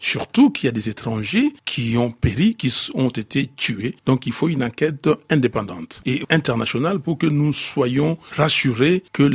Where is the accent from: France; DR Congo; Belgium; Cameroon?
DR Congo; nous sommes congolais, oui, mais nous sommes partie de la communauté internationale.